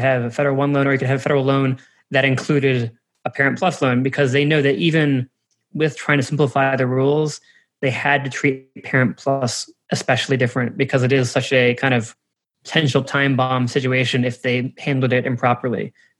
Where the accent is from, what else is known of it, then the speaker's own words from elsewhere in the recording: Texas, United States; I'm from Texas, so that's relevant to me, or it was.